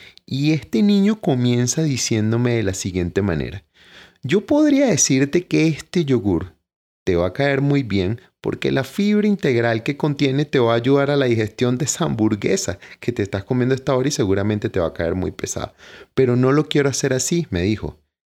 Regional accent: Venezuela; now in Medellín, Colombia; Como sabes, es un deporte muy popular en mi país, Venezuela, igual que el béisbol. Acá en Medellín casi no se practica el béisbol

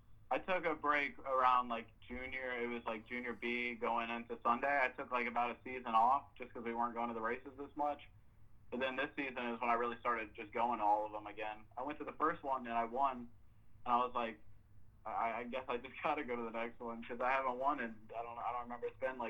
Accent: Orlando, Florida, United States; All right, I'm from Orlando, Florida. I'm 19 years old. I graduated from Seminole High School. Right now I was going to Seminole State College. It's just up in Central Florida.

